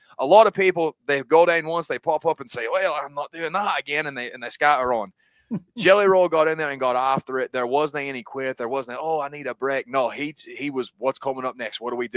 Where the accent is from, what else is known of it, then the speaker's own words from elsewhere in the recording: Inverness, Scotland, United Kingdom; now in Tennessee, United States; I am from Scotland. I am originally from Inverness. … from Glasgow, Scotland. I have family there. I currently reside in Tennessee. So that is where you hear my accent from.